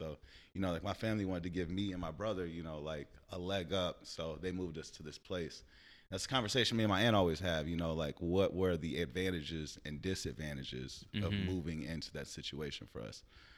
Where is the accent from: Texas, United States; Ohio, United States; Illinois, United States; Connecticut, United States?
Illinois, United States; Edwardsville; I grew up in Edwardsville, Illinois. It's right outside of St. Louis, like 15 minutes outside of there on the Illinois side. You know, real rural area.